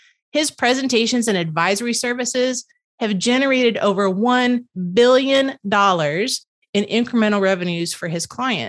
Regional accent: the South, United States; accent: Southern; I mean, my Southern accent comes out occasionally.

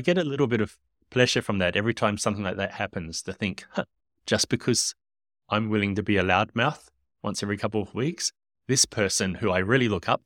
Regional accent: New Zealand; first language English; also born or lived in Australia; Now, I'm from New Zealand originally, but I also spent a lot of time growing up in Australia.

